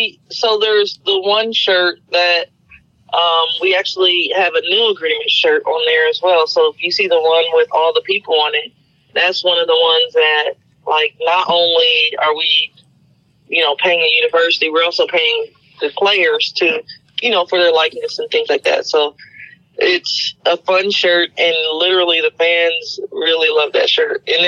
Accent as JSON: {"language": "English", "town": "Columbus", "region": "Ohio", "country": "United States", "moved": "as an adult", "lives_now": "Cincinnati, United States", "said": "So I'm originally from Columbus, Ohio"}